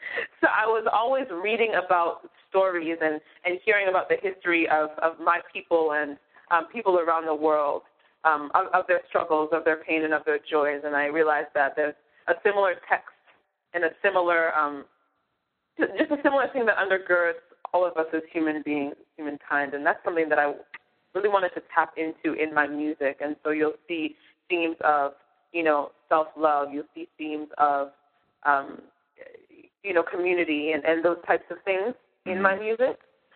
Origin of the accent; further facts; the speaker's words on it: Boston, Massachusetts, United States; Well, as I mentioned, I was born and raised in Boston. I am Nigerian-blooded. So you'll hear a lot of that influence in my music. I'm first-generation Nigerian-American